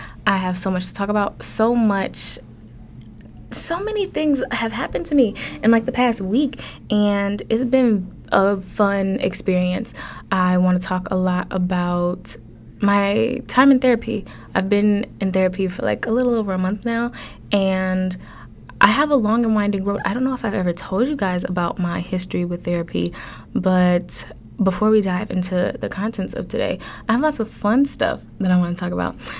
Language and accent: English; Detroit, Michigan, United States; now in East Lansing, United States; East Lansing is cold. I'm sure my hometown, Detroit, I'm sure it's freezing too.